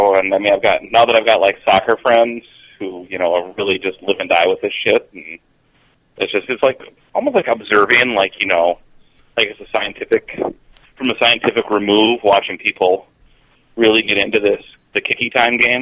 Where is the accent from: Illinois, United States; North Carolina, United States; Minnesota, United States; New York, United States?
Minnesota, United States; Well, I know. I have a scarf. I mean, I'm from Minnesota. I have a scarf, for God's sake.